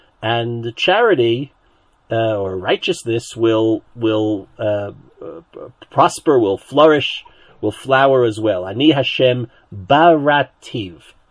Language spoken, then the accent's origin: English; New Jersey, United States; growing up in New Jersey, I had no idea where the water came.